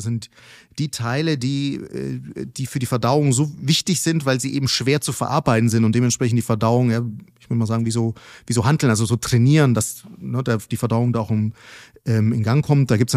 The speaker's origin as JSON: {"language": "German", "town": "Nuremberg", "region": "Bavaria", "country": "Germany", "tie": "born or raised there", "said": "war ich in Nürnberg, wie so oft, oder meine Heimatstadt."}